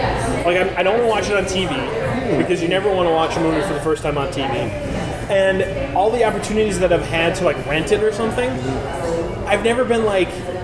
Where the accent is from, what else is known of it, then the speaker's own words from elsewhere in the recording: Minnesota, United States; I've seen Fargo, because I think as a Minnesotan you're forced to.